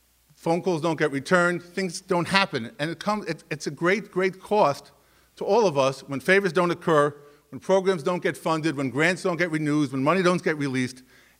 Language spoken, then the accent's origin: English; Borough Park, New York, United States; I grew up in Borough Park on 56th Street, around the corner from Rav Big Space Medrash.